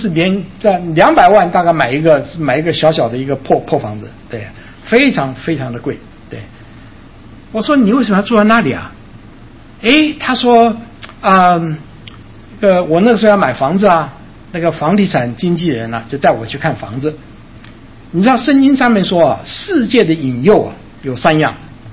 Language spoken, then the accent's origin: Chinese; China; 所以我们从我们中国人的老观念，这个落叶归根